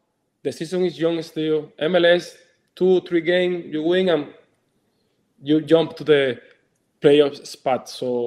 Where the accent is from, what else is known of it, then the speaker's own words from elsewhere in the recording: Cuba; English is a second language; You know, I came from Cuba. You know, a lot of hope in this country.